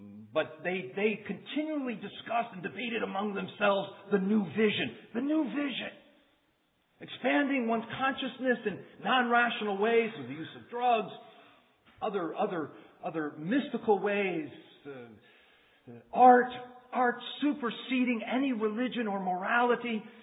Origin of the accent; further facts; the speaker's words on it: Florida, United States; I remember growing up in Florida, how many transplants in Florida and people trying to escape their past